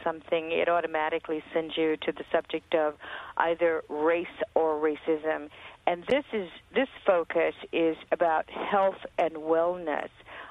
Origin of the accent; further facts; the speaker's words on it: Indianapolis, Indiana, United States; I'm from Indianapolis, Indiana, which is somewhat progressive now, I guess, since it voted for Obama.